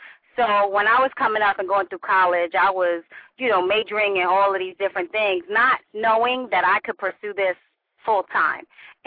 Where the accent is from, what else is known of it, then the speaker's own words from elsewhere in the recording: Bronx, New York, United States; now in New Jersey, United States; I'm representing Jersey, too, even though I'm from the Bronx. I'm in Jersey now.